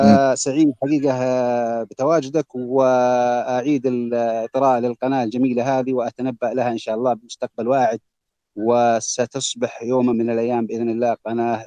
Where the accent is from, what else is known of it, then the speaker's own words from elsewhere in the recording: Saudi Arabia; الصيد الجائر زي ما حصل عندنا في السعودية